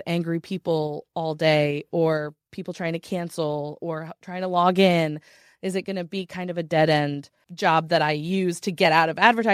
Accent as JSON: {"language": "English", "region": "the South", "country": "United States", "tie": "born or raised there", "lives_now": "Florida, United States", "said": "I live in Florida. I grew up in the South in the U.S., so I thought I would be a mom."}